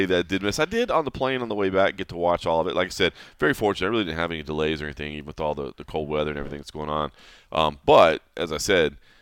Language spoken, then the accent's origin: English; Texas, United States; it's the same thing growing up in Texas, you know, New Orleans, the coast, Houston and Texas